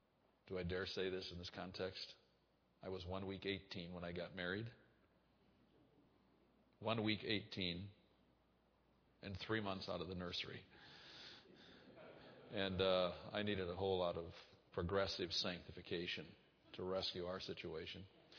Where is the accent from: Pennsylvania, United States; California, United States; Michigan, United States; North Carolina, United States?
Michigan, United States; Montrose; a little town of Montrose, Michigan, outside of Flint. I was born in Flint and raised in Montrose.